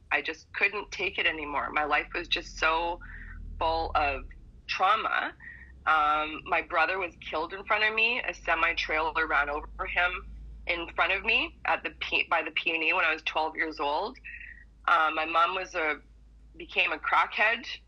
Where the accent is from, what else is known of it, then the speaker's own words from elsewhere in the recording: Vancouver, British Columbia, Canada; I grew up in Skeena Projects in East Vancouver with a single mom. I'm First Nations. I'm Niska, Gitxsan, Cree, Ojibwe, French, and Scottish.